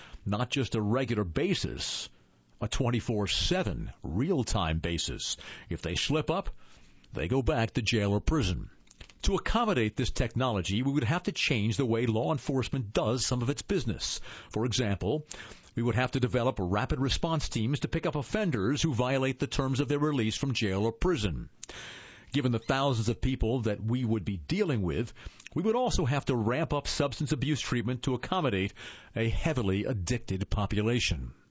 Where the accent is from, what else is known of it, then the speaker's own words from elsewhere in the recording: Iowa, United States; In my home state of Iowa, that was the law when I was in high school.